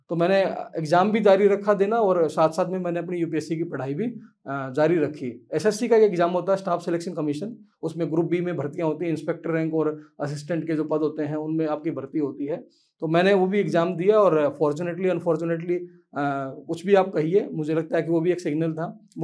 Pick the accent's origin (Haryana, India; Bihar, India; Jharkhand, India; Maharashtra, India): Haryana, India; Kahnaur; रोहतक के पास एक गाँव है कहनौर, मैं कहनौर का रहने वाला हूँ।